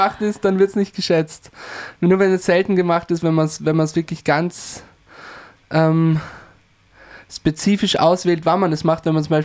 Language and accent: German; Rohrbach, Styria, Austria; accent: East Styrian; Man bringt den Jungen aus Rohrbach, das ist mein Herkunftsort, aber Rohrbach nicht aus dem Jungen.